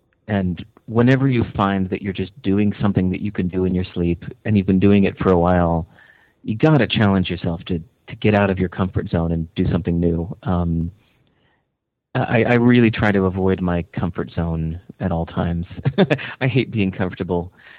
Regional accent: Hinsdale, Illinois, United States; So in growing up in Hinsdale, Illinois, I was propelling away from, the slacker, ex-musicians that compromised and got a boring, dumb job.

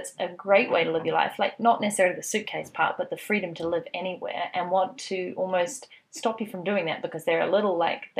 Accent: New Zealand; I am back home in my home country, New Zealand, right now.

